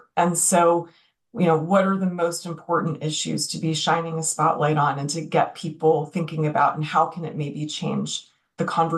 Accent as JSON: {"language": "English", "region": "New York", "country": "United States", "tie": "born or raised there", "said": "I grew up in New York. I ended up here in Austin."}